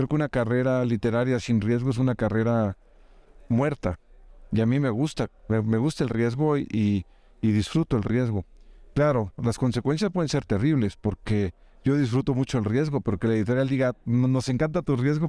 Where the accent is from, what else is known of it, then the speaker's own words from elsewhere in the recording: Mexico; Agradezco como mexicano que nos hayan dado el espacio.